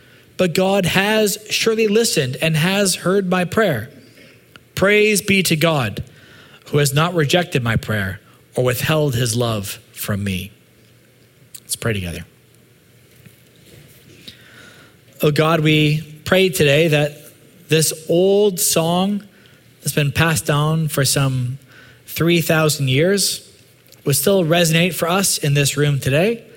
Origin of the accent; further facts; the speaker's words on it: Calgary, Alberta, Canada; When I was growing up in Calgary, my buddies and I would hang out on these elementary school playgrounds